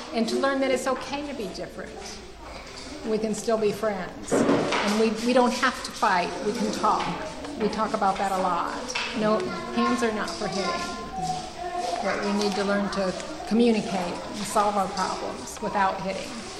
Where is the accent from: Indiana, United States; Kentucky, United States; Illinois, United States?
Indiana, United States; now in Nigeria; I'm from Indiana.